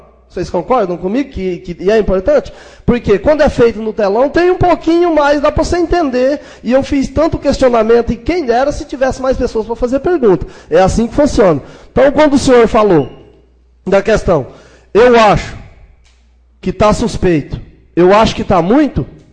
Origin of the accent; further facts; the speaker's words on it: Ceará, Brazil; Eu saí daqui e fui para minha terra natal, Ceará, na minha cidade.